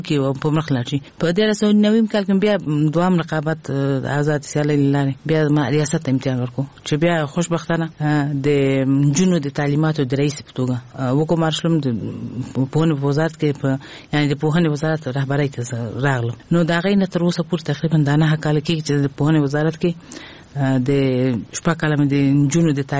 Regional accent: Kabul, Afghanistan; موږ د کابل ښار نه یو یعنی زه د ولایت وایم خو دلته زه لوی شوی ما د کابل په ښار کې مې ابتدایي زده کړې کړي دي.

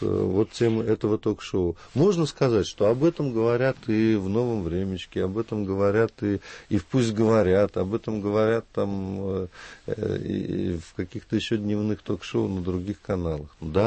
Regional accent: Moscow, Russia; с которыми мы сталкиваемся, москвичи, во всяком случае, или жители больших городов

